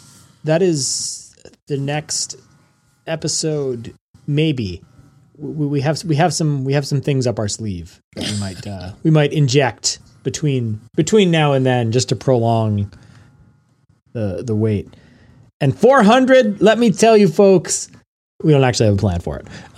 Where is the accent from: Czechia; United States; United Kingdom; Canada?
Canada; I'm Canadian.